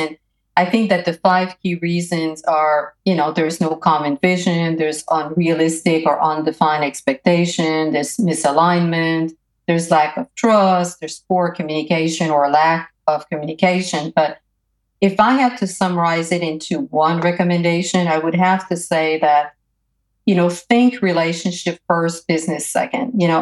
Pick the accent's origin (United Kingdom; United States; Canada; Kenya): Canada; also born or lived in Europe; having been born and raised in Canada, having worked in Europe, and working mostly for, you know, global American companies